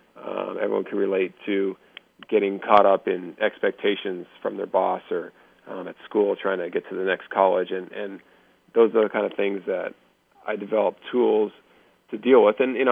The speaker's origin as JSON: {"language": "English", "region": "California", "country": "United States", "said": "We're both from Southern California"}